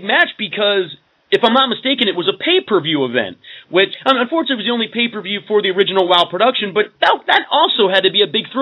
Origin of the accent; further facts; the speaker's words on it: Pennsylvania, United States; now in Washington, D.C., United States; No, I actually live in the Washington, D.C. area now. I came south.